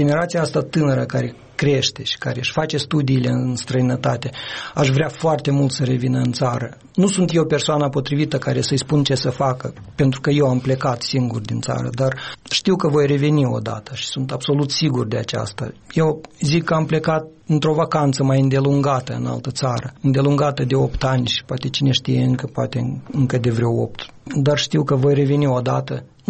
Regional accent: Moldova; moved away as an adult; now in Canada; Locuiesc de 8 ani în Canada, dar nu mă simt canadian, nu sunt canadian. Sunt român de aici, din Moldova și inima mea a rămas aici și nu a mers cu mine în Canada.

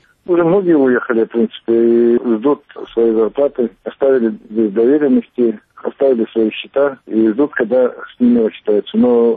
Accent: Troitsk, Chelyabinsk Oblast, Russia; Я из Челябинской области, город Троицк, на границе с Казахстаном.

